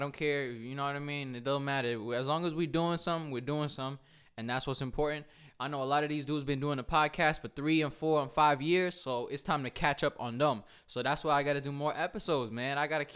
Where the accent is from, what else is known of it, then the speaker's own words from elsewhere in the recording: Old Bridge, New Jersey, United States; I'm just saying, I'm from Old Bridge, New Jersey. That's when my shit's Bridge Boy.